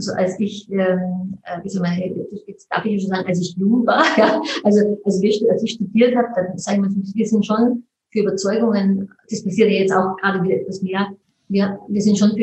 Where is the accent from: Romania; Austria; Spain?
Austria; Mondsee, Upper Austria; Wenn ich sage, ich komme aus Mondsee